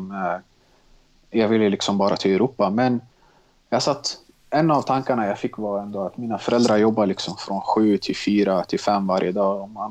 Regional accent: Stockholm, Stockholm County, Sweden; Jag är uppvuxen i Tensta, flyttade när jag var 6 år till Mälarhöjden Bredäng.

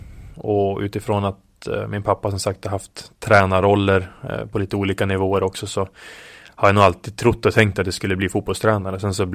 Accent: Umeå, Västerbotten County, Sweden; 5, 6, 7 år gammal i min moderklubb Teg hemma i Umeå.

